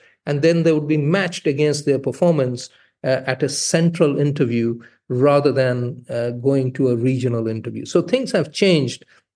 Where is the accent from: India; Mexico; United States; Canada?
India; moved away as an adult; now in United Kingdom; I was born and bred in India. I lived half my life in India. I was trained as a surgeon in India before I came over